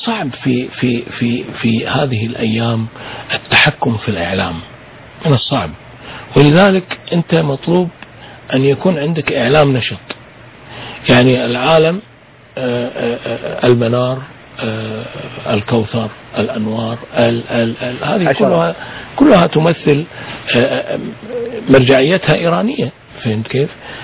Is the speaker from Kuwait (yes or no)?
yes; Kuwait; ما عندنا في الكويت، احنا عندنا مجلس أمة